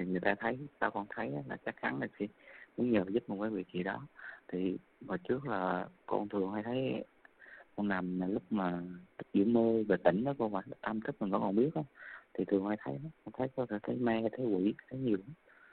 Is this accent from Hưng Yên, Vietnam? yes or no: no; Khanh Hoa, Vietnam; now in Dak Nong, Vietnam; Con ở Khánh Hòa, hiện tại con đang làm ở Đắk Nông cô.